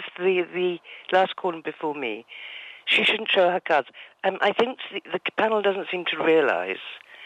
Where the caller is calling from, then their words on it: Valencian Community, Spain; Costa-Blanca.